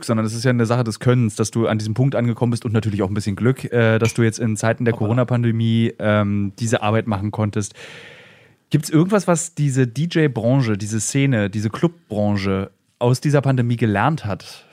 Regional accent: Berlin, Germany

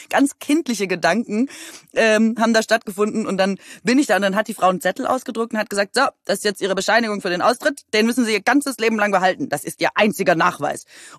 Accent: Aalen, Baden-Württemberg, Germany; ich komme aus Aalen

